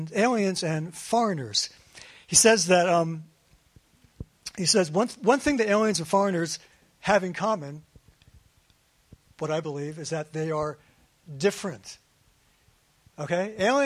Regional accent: Pikesville, Maryland, United States; So as I grew up Jewish in Pikesville, I began to wish that I wasn't so different.

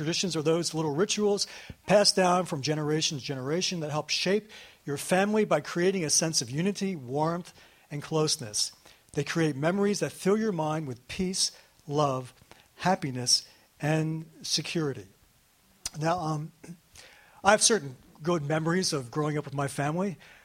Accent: Truth or Consequences, New Mexico, United States; I used to love it back in the 50s, growing up in Truth or Consequences.

